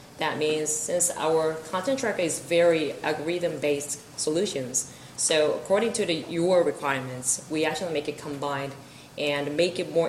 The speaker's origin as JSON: {"language": "English", "country": "South Korea", "second_language": "English", "said": "from South Korea. Our Korea headquarter office."}